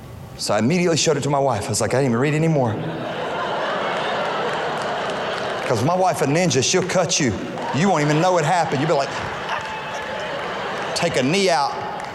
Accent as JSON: {"language": "English", "region": "Louisiana", "country": "United States", "lives_now": "Houston, United States", "said": "Listen, I'm from Houston, but I'm originally from Louisiana, which makes me by fault an LSU fan."}